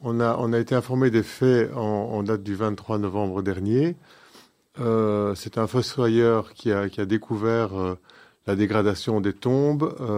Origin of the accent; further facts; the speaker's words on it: Charleroi, Wallonia, Belgium; C'est vrai que moi, j'ai grandi à Charleroi